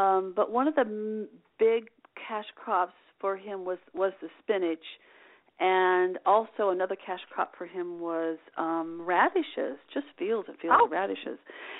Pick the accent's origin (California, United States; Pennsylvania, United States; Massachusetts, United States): California, United States; San Juan Capistrano; I was born and raised in San Juan Capistrano, which is a small town here in the just north of San Diego, about 60 miles, and it's ranch land.